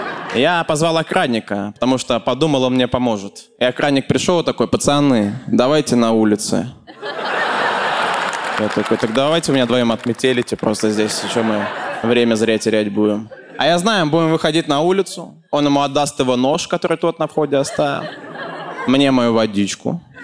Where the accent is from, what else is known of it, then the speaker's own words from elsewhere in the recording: Nizhny Novgorod, Nizhny Novgorod Oblast, Russia; А я из Нижнего, у нас в Нижнем есть метро, и там все вагоны, все московские, но старые